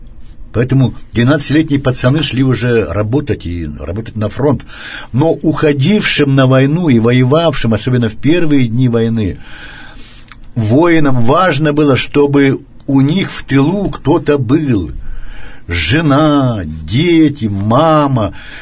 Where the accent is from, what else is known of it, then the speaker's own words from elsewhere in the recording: Yekaterinburg, Sverdlovsk Oblast, Russia; born there; Ну, моя родина, я родился на Уктусе в Турчермете, то есть сейчас Чкаловский район города Екатеринбурга. А мои предки, они, в общем-то, ну, выходцы из Подмосковья.